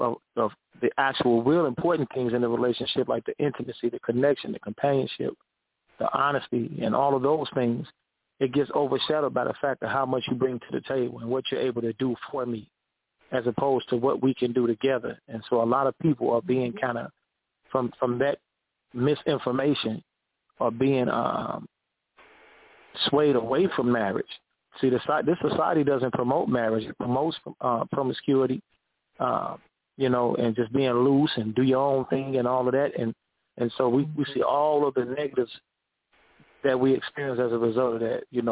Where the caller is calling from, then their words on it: St. Louis, Missouri, United States; I'm out of St. Louis, Missouri.